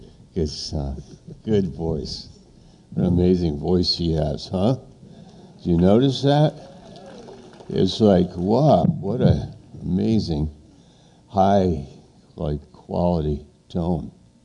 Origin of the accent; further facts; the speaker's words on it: New York, United States; I was from New York, and I ended up in Maine one summer